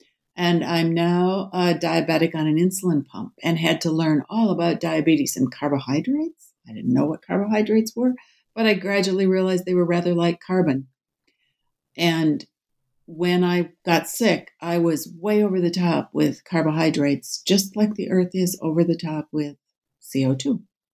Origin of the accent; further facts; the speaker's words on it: Minnesota, United States; also born or lived in Bemidji / Twin Cities; I'm a Minnesotan, very much a Minnesotan